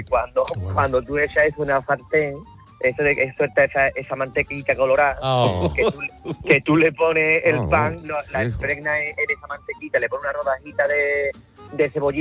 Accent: Jerez de la Frontera, Andalusia, Spain; que creo que será más típica de aquí de mi pueblo. Yo soy de Jerez de la Frontera.

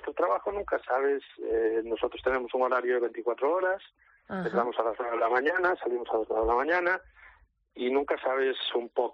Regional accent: Brión, Galicia, Spain; No, hay gente que la mayoría somos de Brión.

